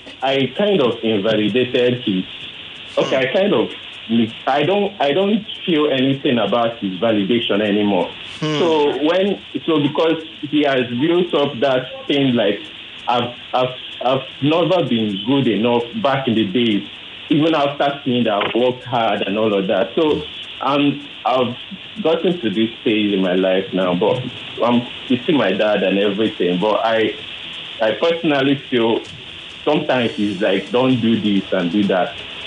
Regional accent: Yaba, Lagos, Nigeria; from Yaba.

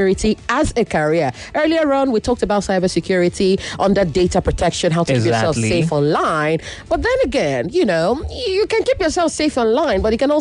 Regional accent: Edo, Nigeria; I'm from Edo State.

